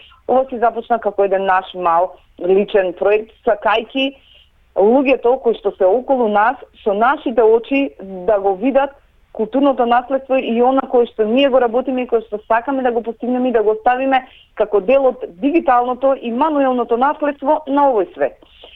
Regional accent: Skopje, North Macedonia; Особено пак го имаме во мојот роден град Скопје.

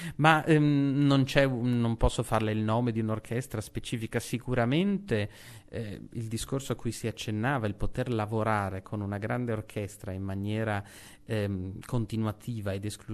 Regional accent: Verona, Veneto, Italy; È un luogo che da veronese, ma non solo, da appassionato della musica e della lirica, sento in maniera particolare

